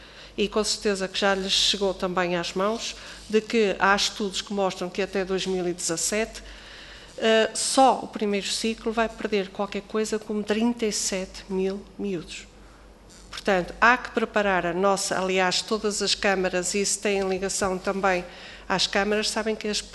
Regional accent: Norte, Portugal; eu também sou nortenha

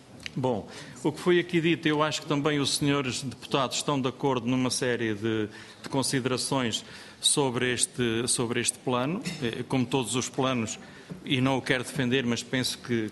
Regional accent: Centro, Portugal; eu venho da Beira Baixa

